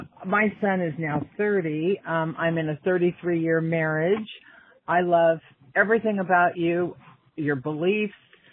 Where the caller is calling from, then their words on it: Bakersfield, California, United States; Hi, Todd and Julie. … from Bakersfield, California. Number one, I know I come from a liberal state, but extremely conservative.